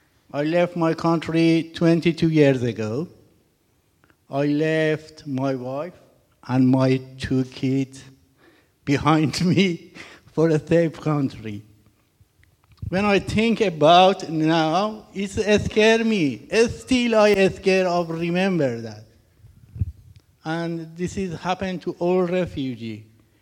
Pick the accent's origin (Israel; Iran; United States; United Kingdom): Iran; English is a second language; Hi again. I'm from Iran, and I'm going to share my story with you today.